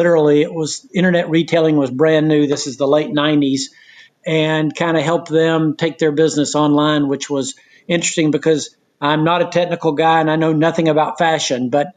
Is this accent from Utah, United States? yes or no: no; Knoxville, Tennessee, United States; I'm from Knoxville, Tennessee.